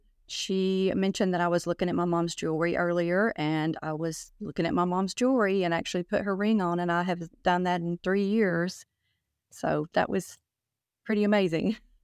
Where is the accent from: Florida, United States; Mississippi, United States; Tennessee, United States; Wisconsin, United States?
Tennessee, United States; Oak Ridge; I'm from Oak Ridge, Tennessee.